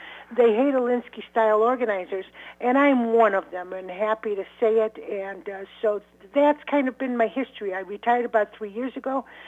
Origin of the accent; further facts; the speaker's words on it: Chicago, Illinois, United States; Well, I'm from Chicago originally and grew up in a neighborhood called Pilsen, which is kind of a port of entry neighborhood.